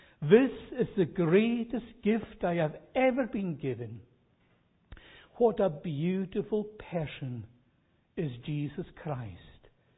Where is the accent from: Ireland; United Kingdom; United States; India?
United Kingdom; Scotland; You know what it's like when you come to certainly ourselves as Scottish people, we look back on the past at this time of year.